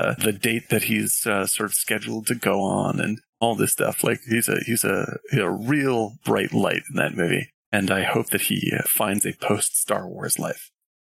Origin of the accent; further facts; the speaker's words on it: United States; But as an American, I can tell you that not only was I shut in all year long